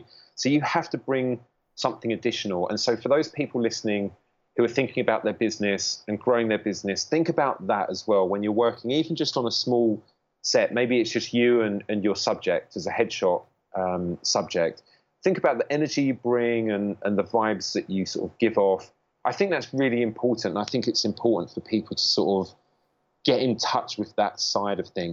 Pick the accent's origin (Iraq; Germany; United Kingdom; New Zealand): United Kingdom; accent: British; now in New York, United States; No one really thinks too much about my British accent, I have to say.